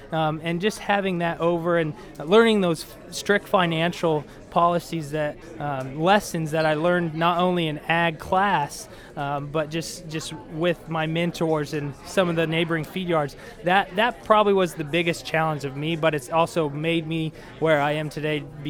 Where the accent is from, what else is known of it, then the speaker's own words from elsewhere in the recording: Merino, Colorado, United States; I'm from Marino, Colorado, which is on the northeastern plains in Colorado, kind of right next to the Nebraska border. Grew up on a family farm, about 4,300 acres, all irrigated.